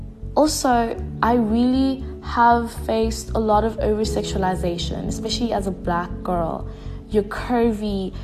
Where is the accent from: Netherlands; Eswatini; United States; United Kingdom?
Eswatini; now in South Africa; I'm black, female, and I'm also from another country. I'm from Eswatini.